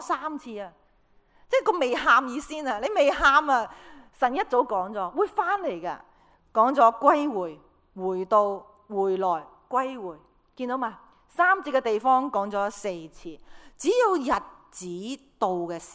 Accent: China; 我们中国人呢，如果很伤心是怎么做呢？

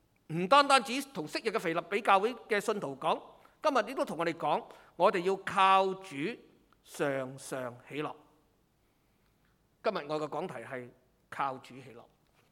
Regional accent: Hong Kong

